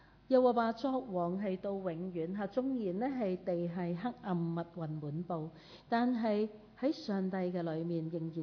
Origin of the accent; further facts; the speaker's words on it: Hong Kong; born there; 我們在英國殖民地出生，當時是英女王會直接管轄我們，管轄我們的是香港的總督。